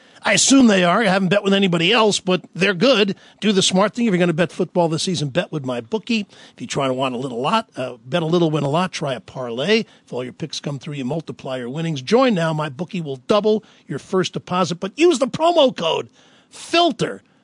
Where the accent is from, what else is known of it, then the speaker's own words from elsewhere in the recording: New York, United States; As you know, I grew up in New York, and I came here